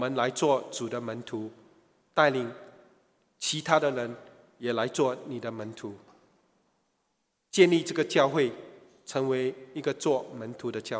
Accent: China; 他到中国去学习当地的语文习俗，把福音传给我们中国人。

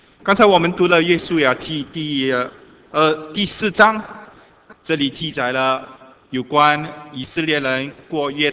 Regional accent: Singapore; 他就是我们新加坡人都认识的来佛士

